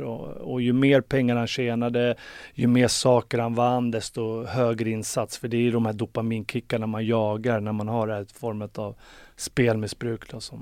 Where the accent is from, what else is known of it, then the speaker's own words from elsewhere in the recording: Farsta, Stockholm County, Sweden; also born or lived in Norsborg; jag växte ju upp i en av våra södra förorter, Farsta. Sen bodde jag i Norsborg också i många år, men jag växte upp i Farsta.